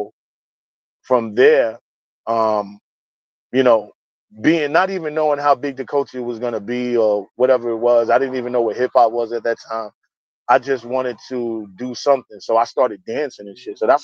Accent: Miami, Florida, United States; moved away; also born or lived in New York; Yeah. I'm from fucking Miami. So I moved to New York.

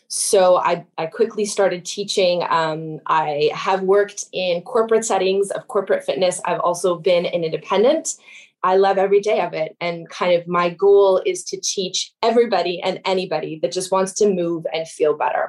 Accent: Saskatchewan, Canada; I am born and raised in Saskatchewan. So I'm a Western girl

